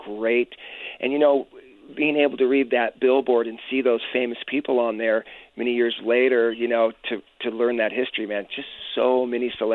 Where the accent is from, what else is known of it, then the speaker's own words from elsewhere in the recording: San Fernando Valley, California, United States; Well, you know, growing up in the San Fernando Valley, there was a lot of different businesses, manufacturers, drive-ins, car culture, and it was just this great time to grow up in California, especially in the Valley